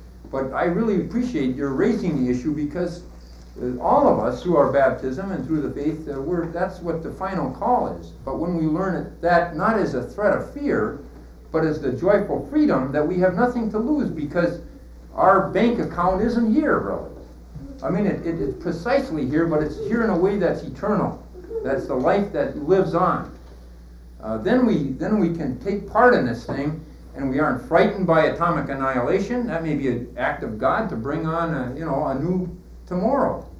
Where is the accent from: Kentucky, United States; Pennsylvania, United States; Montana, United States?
Montana, United States; Missoula; now in Seattle, United States; I knew even when I came to Seattle from Montana that I would be involved in a kind of escalation of the elements of national issue.